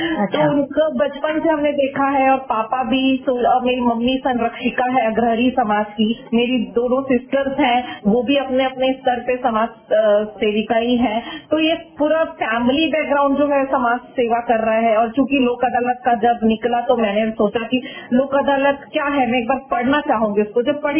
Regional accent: Rajnandgaon, Chhattisgarh, India; राजनांदगांव से हूँ। मेरा जन्म राजनांदगांव में हुआ था।

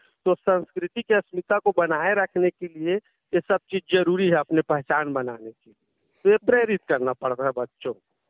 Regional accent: Chhattisgarh, India; हमारे गांव के तरफ जितने भी हमारे छत्तीसगढ़ के जो त्योहार हैं

